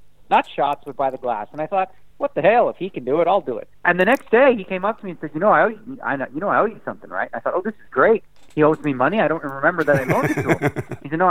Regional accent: Toronto, Ontario, Canada; now in United States; I was born and raised in Toronto

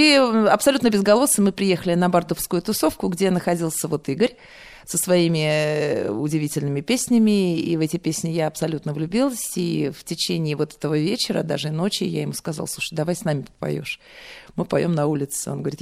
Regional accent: Moscow, Russia; born there; Я родилась в Москве, на Шалопутинском переулке, в роддоме.

